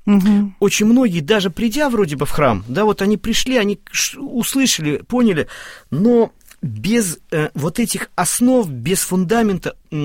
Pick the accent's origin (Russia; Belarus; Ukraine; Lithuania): Lithuania; Vilnius, Vilnius County; Моя будущая супруга из Москвы, я из Вильнюса.